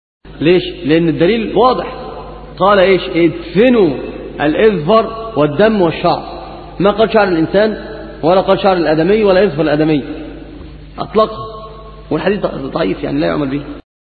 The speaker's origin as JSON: {"language": "Arabic", "country": "Egypt", "said": "اللي عندنا في مصر بيقولوا البيع المحروق،"}